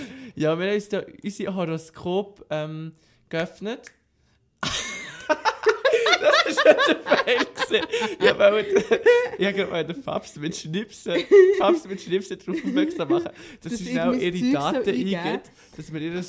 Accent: Aarau, Aargau, Switzerland; born there; Wir sind beide in Aarau geboren. So lustig.

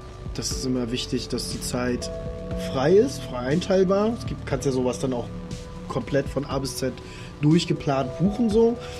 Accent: Baltic coast, Germany; Und wenn du an der Ostsee groß geworden bist, gehst du im Sommer an die Ostsee.

